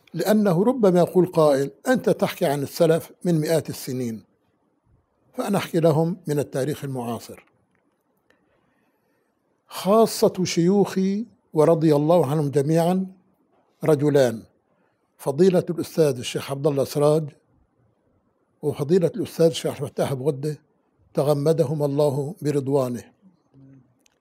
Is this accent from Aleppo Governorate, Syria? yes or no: yes; Aleppo, Aleppo Governorate, Syria; في بلدنا حلب.